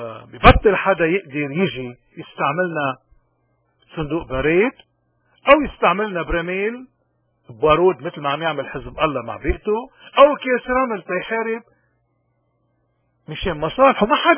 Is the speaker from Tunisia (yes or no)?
no; Lebanon; إذا نحن كلبنانيين وين رايحين؟